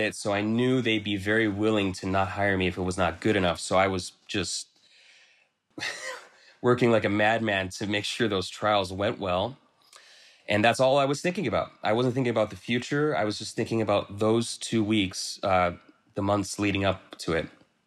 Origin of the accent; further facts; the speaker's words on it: Marshall, Minnesota, United States; I grew up in Marshall, Minnesota, smaller town